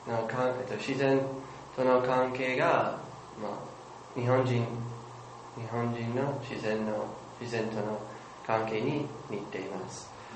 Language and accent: Japanese; Oklahoma, United States; Japanese is a second language; 私の出身はアメリカのオクラホマ州です。